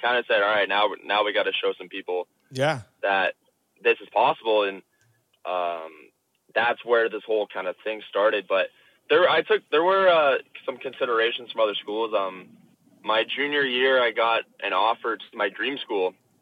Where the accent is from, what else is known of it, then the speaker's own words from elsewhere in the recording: Burlington, Ontario, Canada; No, I'm from Burlington.